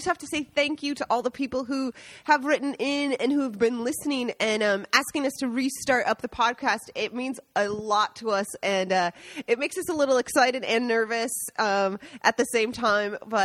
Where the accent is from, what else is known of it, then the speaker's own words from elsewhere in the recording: United States; now in Italy; We are American expats that decided to move to Italy, and we have a farm, inn, and cooking school, an agriturismo, a working farm and inn called La Tavola Marche.